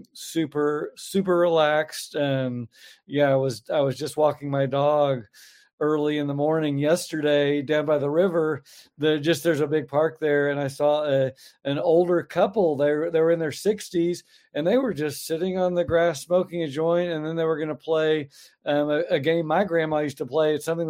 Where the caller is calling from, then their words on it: Bend, Oregon, United States; Bend, Oregon, and doing great today and super excited to be here.